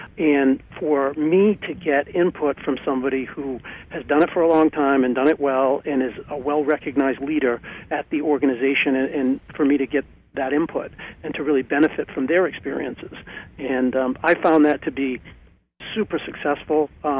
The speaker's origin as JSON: {"language": "English", "region": "Maine", "country": "United States", "tie": "born there", "said": "I was born in Maine, I lived in Maine, and they'll probably bury me here."}